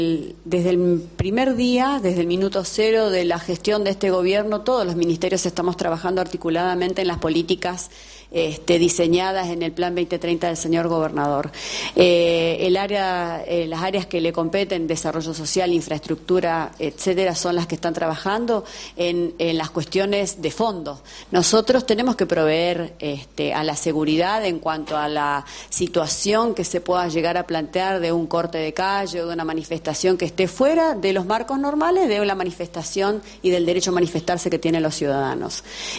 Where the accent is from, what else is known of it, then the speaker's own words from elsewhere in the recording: Argentina; Nosotros, como ciudadanos argentinos, tenemos todas esas garantías prescriptas